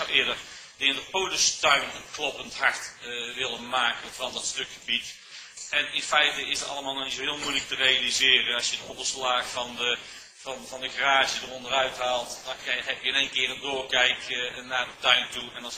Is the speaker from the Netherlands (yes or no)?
yes; Tilburg, North Brabant, Netherlands; als echte Tilburger kom je natuurlijk regelmatig in dit gebied